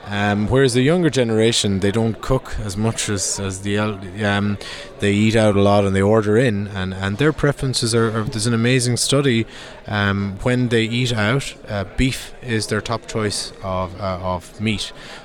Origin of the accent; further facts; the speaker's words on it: Ireland; I'm from Ireland